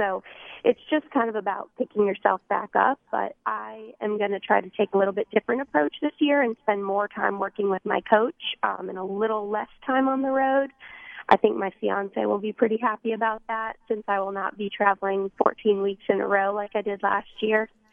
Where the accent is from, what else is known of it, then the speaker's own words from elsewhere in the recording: Florida, United States; I grew up in South Florida, but going to school in the Carolinas